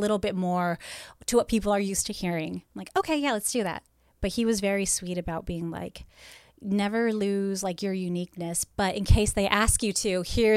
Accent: California, United States; I'm like, what accent? I grew up in California.

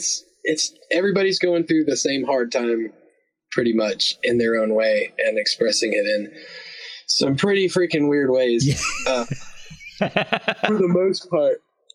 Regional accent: North Carolina, United States; also born or lived in Alabama; I was raised both in North Carolina and Alabama.

